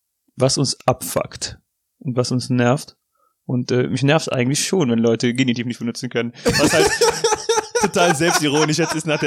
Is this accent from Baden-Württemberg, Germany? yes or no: no; North Rhine-Westphalia, Germany; accent: Ripuarian; Also das ist das zu meinem ripuarischen Dialekt.